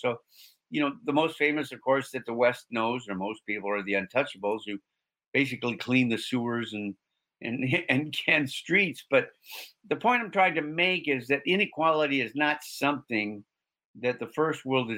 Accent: Canada; born there; I'm glad I was born in Canada.

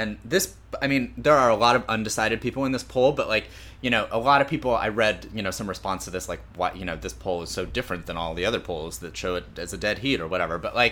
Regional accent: Iowa, United States; it's Iowa, my home state, and in the latest Des Moines Register poll

